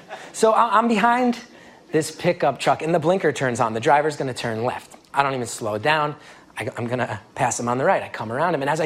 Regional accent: New Jersey, United States; A lot of people sound like Carmela Soprano where we grew up. That's very true. I grew up in Essex County. That's where Sopranos took place, and they nailed the culture of it.

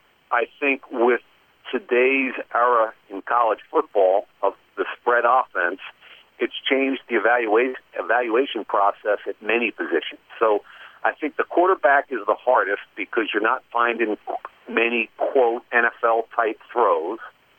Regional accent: Philadelphia, Pennsylvania, United States; And I grew up in the Philadelphia area. When I was a little kid, like 10 years old, my dad was the offensive line coach at the University of Pennsylvania.

